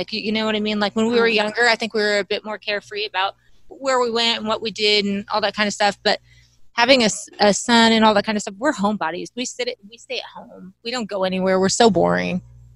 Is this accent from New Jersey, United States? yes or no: no; Massachusetts, United States; also born or lived in New York / Connecticut; I grew up all over the East Coast. I was born in Massachusetts, but I lived in New York and in Connecticut and pretty much all over New England.